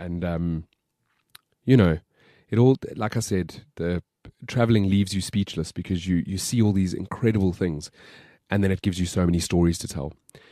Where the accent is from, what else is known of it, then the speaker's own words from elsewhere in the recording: South Africa; it's a huge reminder of where we're from. And South Africa, yes, I'm proudly South African.